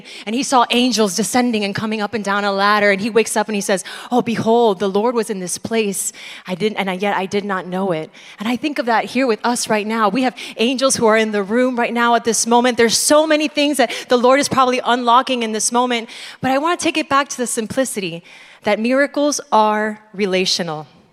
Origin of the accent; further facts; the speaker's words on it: Miami, Florida, United States; also born or lived in Chicago / New York; now in New Jersey, United States; I'm originally from Miami, Florida. Any Latinos in the house? Hey! I went to school in Chicago, and I found my way to New York after that, and I've actually been living in New Jersey for almost 16 years this June